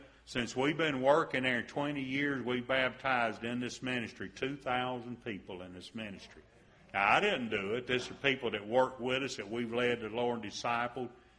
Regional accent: the South, United States; accent: southern; They don't know I have a southern accent. They think I'm British over there.

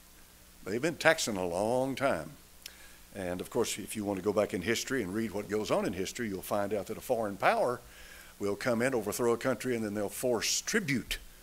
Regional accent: Knoxville, Tennessee, United States; I grew up in Knoxville. I was born in the old General Hospital on Central, right down from Sears.

